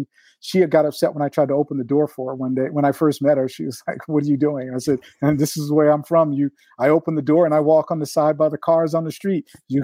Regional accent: North Carolina, United States; And even though I'm from North Carolina and spices, you know, the spice was salt and pepper.

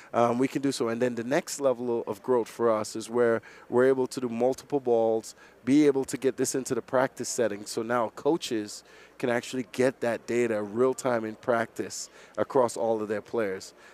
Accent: Trinidad & Tobago; I'm from Trinidad.

